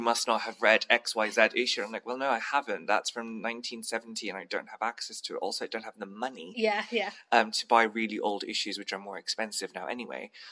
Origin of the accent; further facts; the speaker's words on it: Bangladesh; but I grew up in Bangladesh where I didn't have a lot of access to many different comic books.